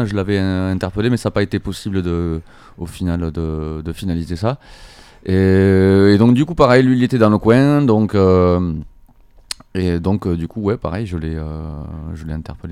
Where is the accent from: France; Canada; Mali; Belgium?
France; born there; Non, moi, je suis né en France.